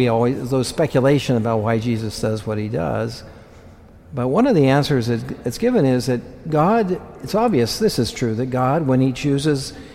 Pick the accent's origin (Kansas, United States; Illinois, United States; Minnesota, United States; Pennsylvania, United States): Kansas, United States; Concordia; I'm from Kansas, a little hick town of 6,000 people. I couldn't imagine coming to Philadelphia when I was a kid, you know. Nowhere place. You never heard of it. Any of you never heard of Concordia, probably.